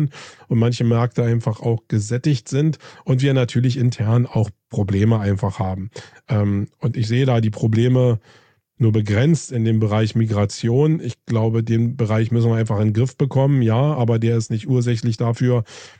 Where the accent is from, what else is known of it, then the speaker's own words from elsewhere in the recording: Germany; Und ich glaube, da sind wir Deutsche wirklich Spitzenreiter.